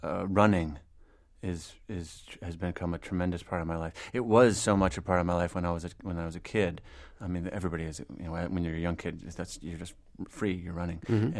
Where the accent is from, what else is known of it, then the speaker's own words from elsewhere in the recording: Ann Arbor, Michigan, United States; I am from Ann Arbor. I spent a lot of time at the Blind Pig.